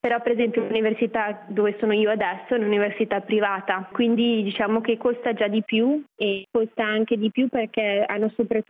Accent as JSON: {"language": "Italian", "region": "German-speaking Switzerland", "country": "Switzerland", "tie": "born or raised there", "said": "visto che sono cresciuta in Svizzera tedesca, probabilmente sarei comunque rimasta in Svizzera tedesca per il momento"}